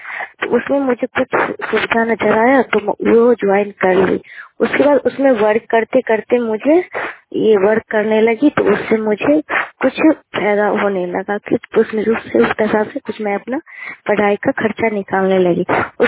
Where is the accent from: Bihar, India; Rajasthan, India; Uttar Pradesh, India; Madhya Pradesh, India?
Bihar, India; Fatehpur; मैं फतेहपुर गांव की रहने वाली हूँ। मेरा ब्लॉक ताजपुर है, जिला समस्तीपुर है।